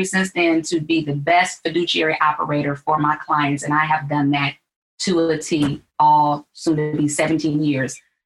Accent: Milwaukee, Wisconsin, United States; now in Chicago, United States; Illinois, South Side in the Ashburn community is where I live. I've been a realtor since 2004, actually. I'm from Milwaukee originally. My husband was in Chicago.

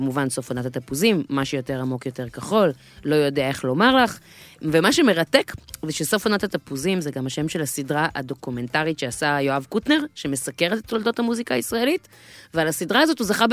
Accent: Hod HaSharon, Central District, Israel; אני באה מתפוז. אני גדלתי בעוד השרון, כשזה הייתה מושבה. כשעברנו לעוד השרון, אז הבית של ההורים שלי היה בית אחד שסביבו הכל פרדסים.

